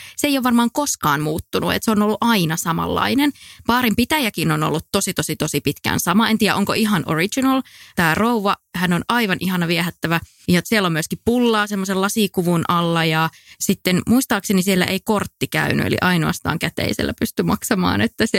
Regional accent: Eno, North Karelia, Finland; Niin pääsee myöskin Pohjois-Karjalassa, nimittäin Enossa, mistä mä oon kotoisin.

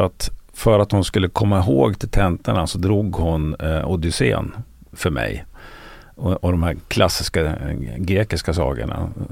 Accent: Östersund, Jämtland County, Sweden; Född och uppvuxen i Östersund.

